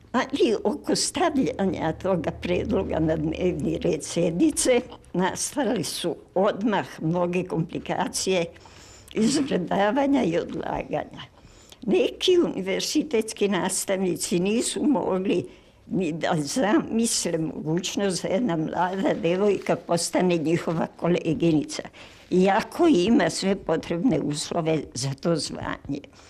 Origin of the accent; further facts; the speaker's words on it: Belgrade, Serbia; Moja velika i trajna ljubav bio je moj rodni grad, Stari Beograd, gde sam se školovala sve do postdiplomskih studija